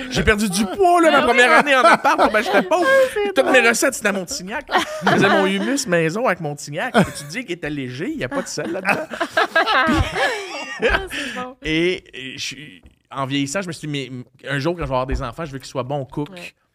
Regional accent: Repentigny, Quebec, Canada; je viens de Repentigny, c'est pas une place qui avait des grands restaurants.

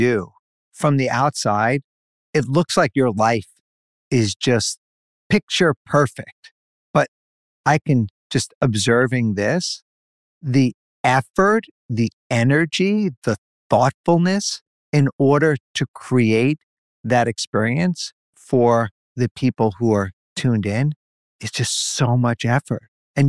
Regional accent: New York City, New York, United States; I grew up in New York City in the streets.

